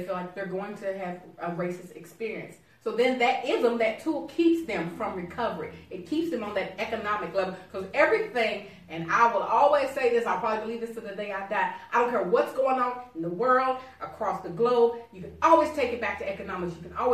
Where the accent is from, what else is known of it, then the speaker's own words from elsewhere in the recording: Louisville, Kentucky, United States; born there; for the record, I was born in the city. They was born in the country. Just let me throw that out. I was born in Louisville.